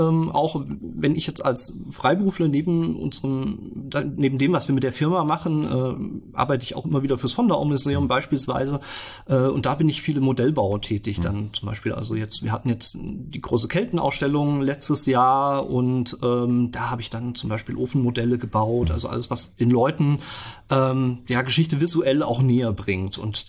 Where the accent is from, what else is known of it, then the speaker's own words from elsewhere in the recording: Heimbach, Hesse, Germany; Ich bin gebürtiger Fulderer, ja. Ich komme aus Heimbach und bin dort auch aufgewachsen und habe da die meiste Zeit meines Lebens verbracht, außer ein paar Jahre, die ich im Studium war.